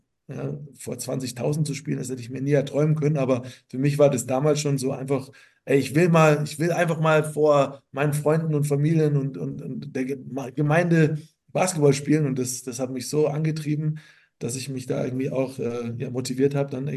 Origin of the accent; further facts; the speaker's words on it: Rattelsdorf, Bavaria, Germany; Die gab es bei uns in Rattelsdorf.